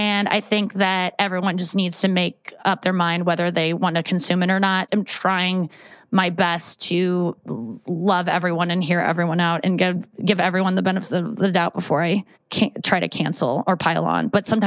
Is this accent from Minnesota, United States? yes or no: no; St. Louis, Missouri, United States; Cause I grew up in St. Louis. I didn't know any Jewish people.